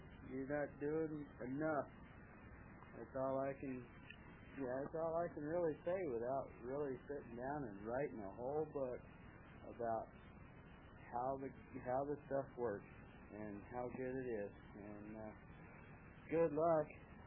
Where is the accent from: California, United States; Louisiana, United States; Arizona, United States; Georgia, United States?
Arizona, United States; Phoenix; now in Springerville, United States; I'm from Phoenix. I come up here, 15 years ago. Springerville now.